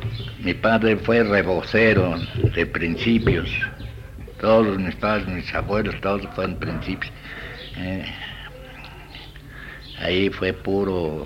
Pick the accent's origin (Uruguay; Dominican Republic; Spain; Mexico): Mexico; Puebla; born there; Yo nací en Puebla, 11 de mayo de 1897.